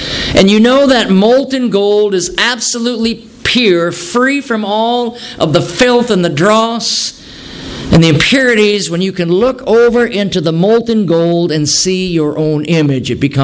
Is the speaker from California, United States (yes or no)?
no; Wisconsin, United States; Well, we know how that turned out. I grew up in Wisconsin.